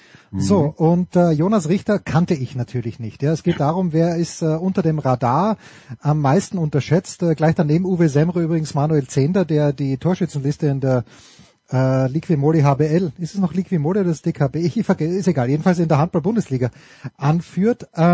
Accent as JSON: {"language": "German", "town": "Voitsberg", "region": "Styria", "country": "Austria", "said": "ich komme ja nicht aus Graz. Also ich komme ja aus Volzberg, aus der ehemaligen Industriestadt, eigentlich Volzberg nicht, sondern nebenbei."}